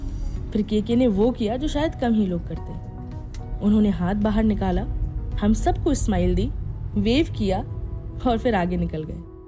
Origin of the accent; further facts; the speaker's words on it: Jhansi, Uttar Pradesh, India; मैं आपको बता दूं कि मैं झांसी से हूँ, हमारे झांसी में मेला लगता था